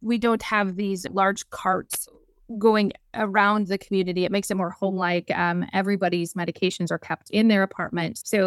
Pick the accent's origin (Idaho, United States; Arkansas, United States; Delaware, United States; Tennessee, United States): Tennessee, United States; moved away as an adult; now in Wisconsin, United States; He is from Wisconsin, and so I am originally from Tennessee. So my path was actually going to be in singing and songwriting and then moved to Wisconsin because I married him.